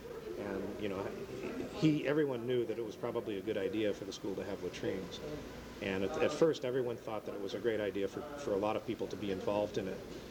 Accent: Palm Springs, California, United States; And Mr. Tan knew that I was from Palm Springs.

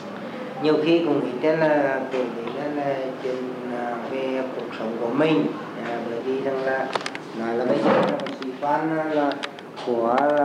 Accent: Gio Linh, Quảng Trị, Vietnam; moved away; và đi học chủ yếu đến năm 54 như vậy là tập kết ra Bắc, và quê tôi thì ở Quảng Trị, cửa Việt đấy, tập kết ra Bắc.

